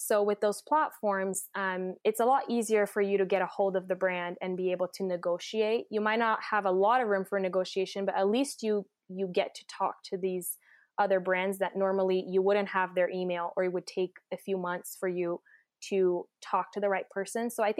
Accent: Brazil; I grew up in Brazil, so money was very limited in my family.

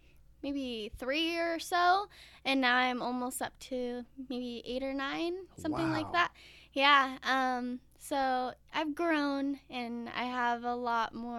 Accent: Sacramento, California, United States; even though I'm from Sacramento. I'm pretty far away from them.

